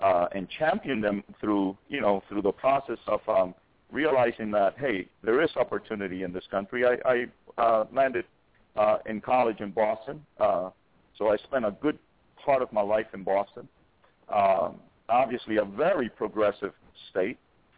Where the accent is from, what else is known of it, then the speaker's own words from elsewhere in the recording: Cuba; now in New York City, United States; I grew up, I was born in Cuba. My parents obviously came to this country in the early 60s looking for a way out of that communism state. And we landed in, like most Cubans, in Miami, but only for just a short while.